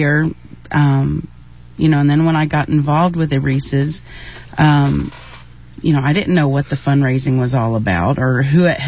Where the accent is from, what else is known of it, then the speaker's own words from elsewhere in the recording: Ohio, United States; moved away; I'm from Ohio, moved here 8 years ago